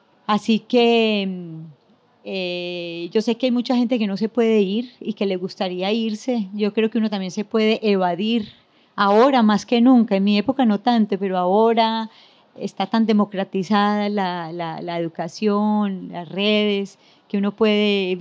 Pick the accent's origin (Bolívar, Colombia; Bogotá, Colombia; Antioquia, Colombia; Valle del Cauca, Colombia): Antioquia, Colombia; yo soy paisa y vengo de una ciudad muy endogámica.